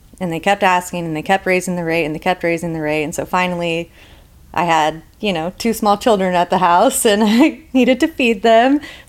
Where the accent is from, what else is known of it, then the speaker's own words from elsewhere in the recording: Las Vegas, Nevada, United States; I like to say I'm from Vegas.